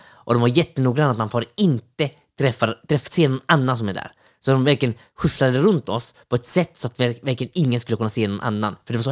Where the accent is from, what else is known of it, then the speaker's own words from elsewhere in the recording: Finland; så att verkligen visa att jag var stolt finsk